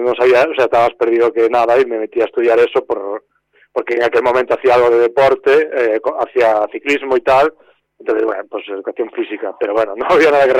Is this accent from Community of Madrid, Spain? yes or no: no; Boiro, Galicia, Spain; Sí, yo soy de Boiro, un pueblo de la Ría de Arousa, en las Rías Baixas de Galicia.